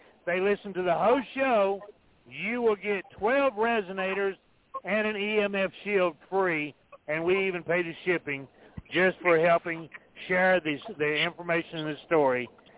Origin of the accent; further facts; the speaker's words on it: Georgia, United States; I'm from North Georgia.